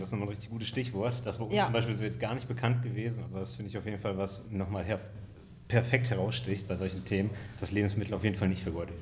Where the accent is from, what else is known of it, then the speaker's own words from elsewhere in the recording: Dinslaken, North Rhine-Westphalia, Germany; born there; Ich komme aus Dienstlaken. Geboren, lebe dort, bin aber in die Stadt reingewachsen, weil ich hier unendlich lang studiert habe.